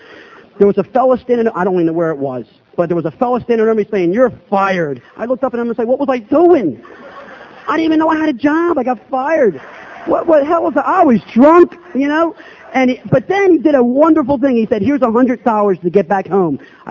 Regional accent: Philadelphia, Pennsylvania, United States; And here I am from South Philly wearing … cut-off T-shirts, you know, smoke hanging out my mouth, you know.

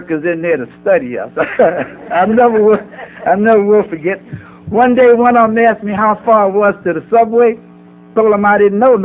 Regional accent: New York, United States; So that growing up in New York

